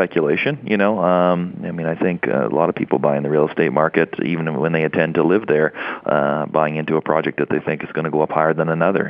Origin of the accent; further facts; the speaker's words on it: Canada; So when I moved back to Canada, which I am Canadian